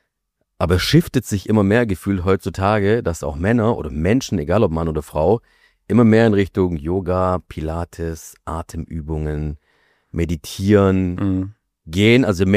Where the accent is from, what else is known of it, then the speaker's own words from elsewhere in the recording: Stuttgart, Baden-Württemberg, Germany; du bist ja Stuttgarter, ich bin Stuttgarter.